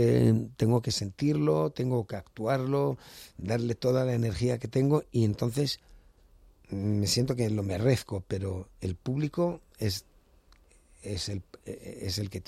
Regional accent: Israel; porque yo soy israelí, a mí me da igual.

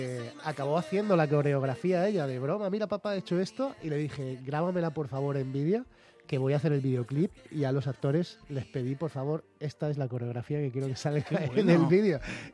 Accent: Molina de Segura, Region of Murcia, Spain; alguien en mi pueblo, en Molina, empezó a recopilar esas recetas y a pasármelas.

